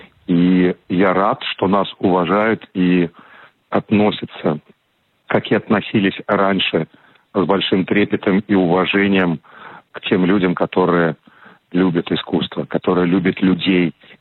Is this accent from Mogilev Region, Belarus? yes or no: yes; Mogilev, Mogilev Region, Belarus; на данный момент я в Красноярске, через месяц я уже надеюсь побывать у себя на родине в Могилеве с концертом, а дальше сразу в Италию.